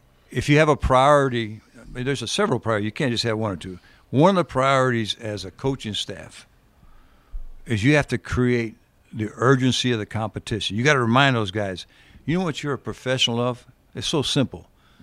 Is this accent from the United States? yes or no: yes; Tampa, Florida, United States; born there; I said, man, I was born in Tampa. My dad's taking me to Lang Field.